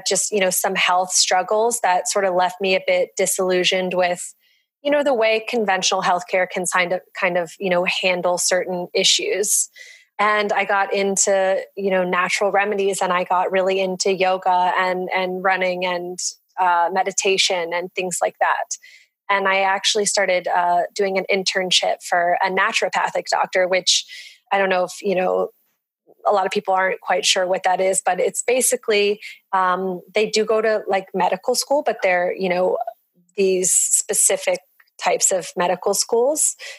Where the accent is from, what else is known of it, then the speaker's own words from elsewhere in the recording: Dallas, Texas, United States; born there; now in New York City, United States; I was born in Dallas, Texas, but didn't live there for long. I live in New York City now in Brooklyn.